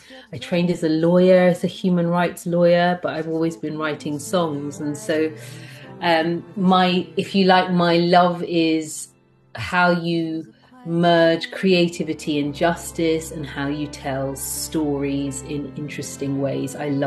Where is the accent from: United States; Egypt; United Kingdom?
United Kingdom; London; born there; I was born in London. My father was in exile for 30 years, where he met my mother, who's Jamaican. This is why my accent is like this.